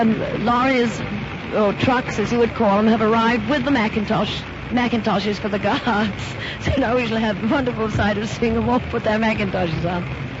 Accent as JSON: {"language": "English", "country": "United Kingdom", "said": "well, I guess, being British, I'll call it a Scotch mist that's descending."}